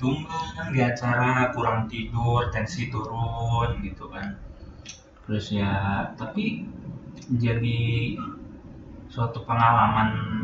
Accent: South Tangerang, Banten, Indonesia; gue kan dari Tangsel

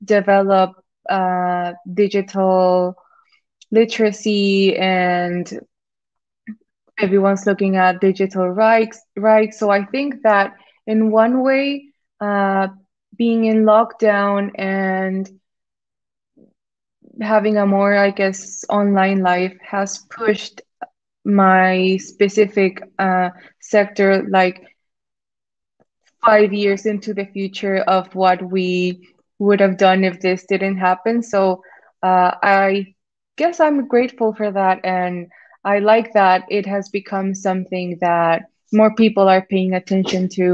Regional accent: Mexico; I'm from Mexico, so I'm very exposed to the sun all the time.

